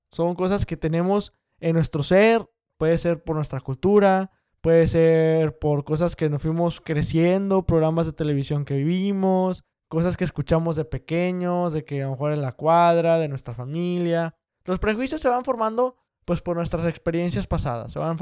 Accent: Monterrey, Nuevo León, Mexico; Hicimos carnita asada como buenos regios y trajimos pues mucho ambiente mexicano.

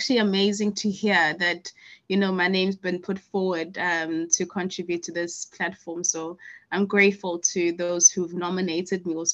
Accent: Umlazi, KwaZulu-Natal, South Africa; is a 30-year-old female, and I grew up in Mlazi, a township south of Durban. And, you know, I grew up with both my parents. So we eventually moved to the suburbs when I was a little bit younger.

